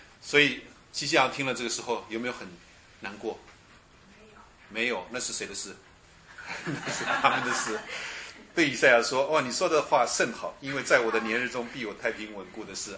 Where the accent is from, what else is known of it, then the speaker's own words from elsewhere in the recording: Indonesia; moved away; 像我从印尼来的时候，可是我到回国念书，所以我的心还心系祖国，对不对？可是我的弟弟妹妹们他们在印尼啊。